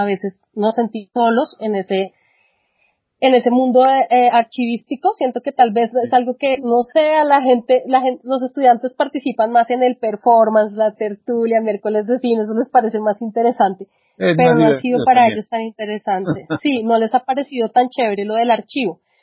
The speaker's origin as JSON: {"language": "Spanish", "region": "Bogotá", "country": "Colombia", "said": "desde mi cosmovisión como Rola, digamos como una mujer blanca, mestiza, privilegiada"}